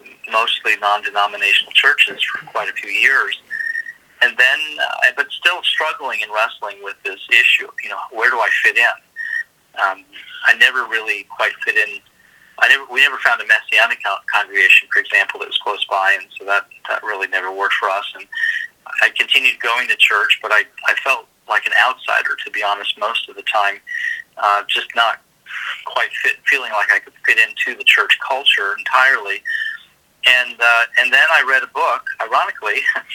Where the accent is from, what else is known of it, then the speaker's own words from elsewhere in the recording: Israel; The church is not doing anything that really flows with what I grew up with in Israel.